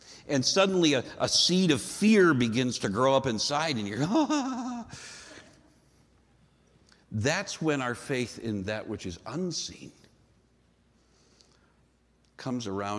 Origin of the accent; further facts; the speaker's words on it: Minnesota, United States; I mean, I grew up in Minnesota, and so when fishing, we would go fishing in a calm lake.